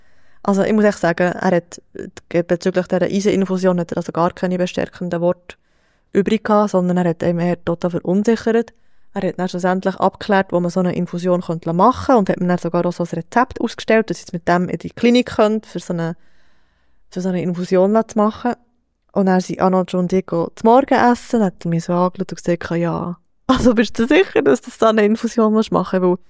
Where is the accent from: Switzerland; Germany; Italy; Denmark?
Switzerland; hey, wir sind Schweizer und ja, ein bisschen patriotisch.